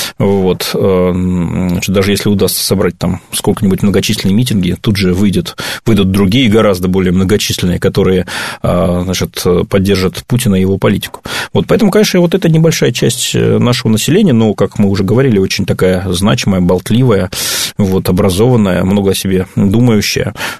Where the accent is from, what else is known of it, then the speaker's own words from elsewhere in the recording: Russia; Ну, тут я только могу, как настоящий россиянин, понадеяться